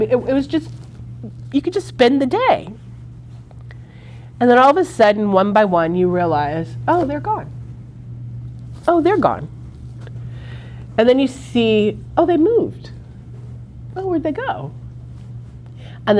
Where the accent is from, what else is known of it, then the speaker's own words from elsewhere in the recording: Cincinnati, Ohio, United States; Dear friend of mine, who I grew up with here in Cincinnati, is a voiceover artist.